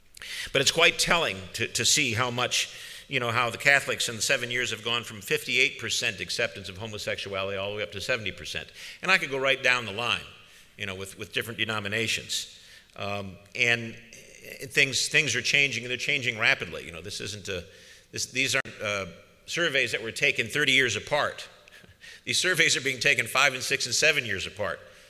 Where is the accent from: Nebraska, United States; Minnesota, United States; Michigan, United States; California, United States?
Michigan, United States; Madison Heights; I grew up in Madison Heights, Michigan, outside of Detroit